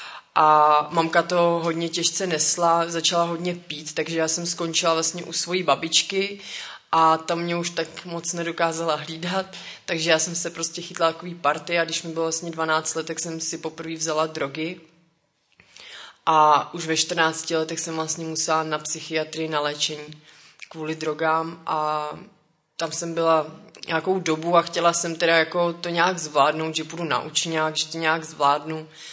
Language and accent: Czech; Most, Ústí nad Labem Region, Czechia; Takže já pocházím z Mostu, narodila jsem se v Mostě a vyrůstala jsem v Mostě